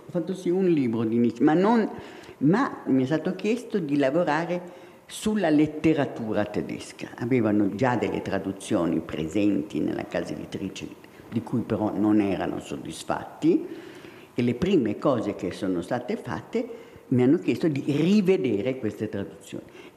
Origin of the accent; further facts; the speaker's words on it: Rome, Lazio, Italy; io ho passato la mia infanzia e adolescenza a Roma